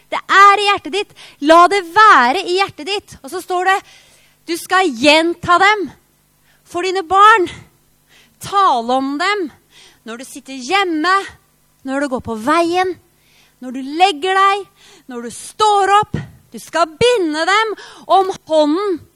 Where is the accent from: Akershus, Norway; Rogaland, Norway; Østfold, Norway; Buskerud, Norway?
Akershus, Norway; Kløfta; also born or lived in Uppsala, Sweden; For jeg vokste opp da på Kløfta og bodde i forskjellige steder, og så bodde jeg 2 år i Sverige, i Uppsala.